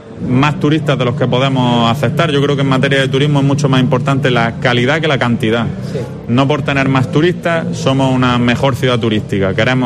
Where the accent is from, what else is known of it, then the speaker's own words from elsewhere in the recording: Almería, Andalusia, Spain; somos almerienses, ¿no? Y yo creo que la chaqueta de almeriense siempre pesa mucho más que cualquier otra, ¿no?